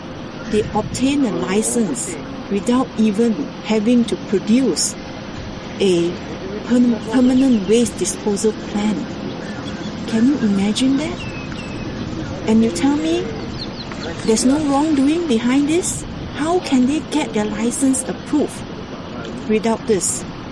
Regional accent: Kuantan, Pahang, Malaysia; I grew up in Kuantan, was born in Kuantan, I grew up in Kuantan. I came back to Kuantan to work, I raised my family in Kuantan.

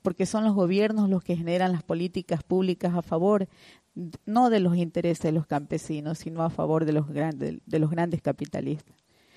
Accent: Ecuador; Yo soy de Ecuador, yo me voy diciendo que me gustaría volver

